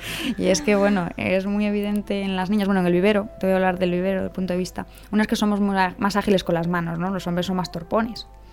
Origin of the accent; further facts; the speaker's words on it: Galicia, Spain; Yo, bueno, soy gallega y se me nota.